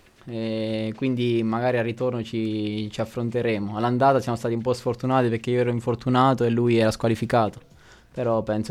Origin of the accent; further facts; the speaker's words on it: Tollo, Abruzzo, Italy; E ho iniziato nel mio paese, a Tollo.